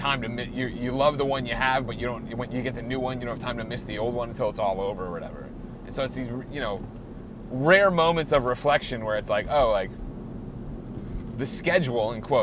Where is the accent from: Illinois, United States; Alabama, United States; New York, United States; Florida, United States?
Illinois, United States; Chicago; also born or lived in Missouri; now in San Francisco, United States; well, technically I'm from Chicago, but I've been in San Francisco for 17 years, you know what I mean?